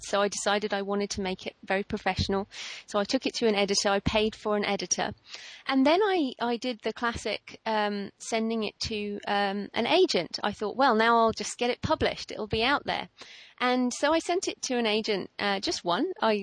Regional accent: England, United Kingdom; now in Australia; I'm English, but living in Australia.

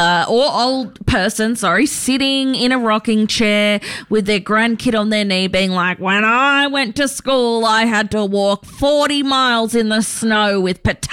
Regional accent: New South Wales, Australia; But honestly, okay, I grew up in New South Wales.

